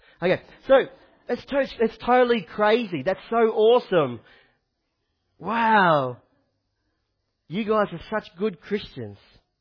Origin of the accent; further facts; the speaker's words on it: Queensland, Australia; I'm from the Sunshine Coast. I'm from the Sunshine Coast and there's no way. I came here to go and do university.